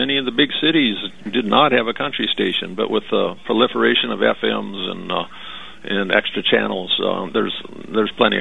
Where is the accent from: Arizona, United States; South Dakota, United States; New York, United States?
South Dakota, United States; Yankton; And then my hometown, almost, WNAX Yankton, South Dakota, had the Missouri Valley Barn Dance every Saturday night.